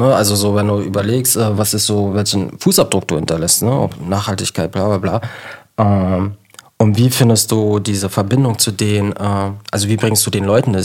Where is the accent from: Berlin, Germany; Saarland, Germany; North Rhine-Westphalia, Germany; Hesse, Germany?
Berlin, Germany; East Berlin; ich komme ja aus Ost-Berlin.